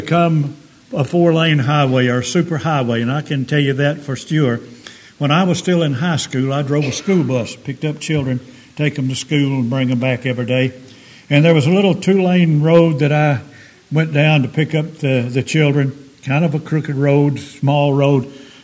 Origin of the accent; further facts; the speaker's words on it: Alabama, United States; When I was growing up in Alabama, our main crop was cotton.